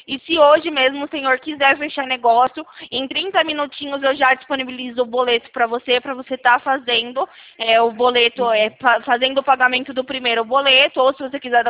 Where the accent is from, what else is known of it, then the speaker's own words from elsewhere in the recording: Campinas, São Paulo, Brazil; eu sou aqui de Campinas, do interior de São Paulo